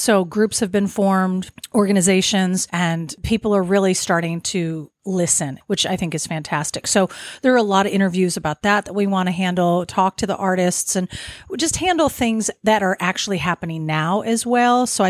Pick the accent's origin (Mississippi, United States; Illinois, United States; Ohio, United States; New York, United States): Ohio, United States; Cincinnati; I grew up in Cincinnati, and it was really great to grow up with all the culture that we had there.